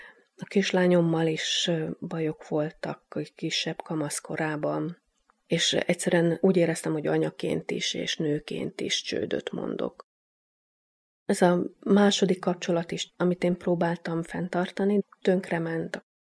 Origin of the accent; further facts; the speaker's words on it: Transdanubia, Hungary; born there; now in Budapest, Hungary; 1964-ben születtem egy dunántúli kisvárosban. Budapesten élek